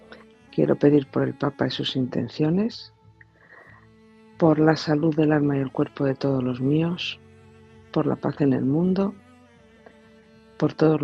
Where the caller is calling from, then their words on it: Madrid, Community of Madrid, Spain; de Madrid.